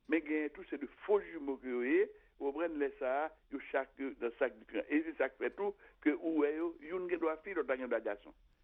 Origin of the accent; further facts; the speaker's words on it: Haiti; c'est pas nous même seulement en tant qu'haïtien qui bah ça t'est arrivé